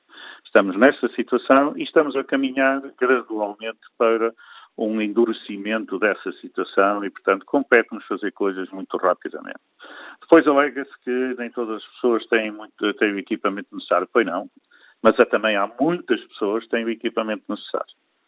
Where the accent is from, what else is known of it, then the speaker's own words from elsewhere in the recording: Portugal; normalmente nós somos portugueses, falamos português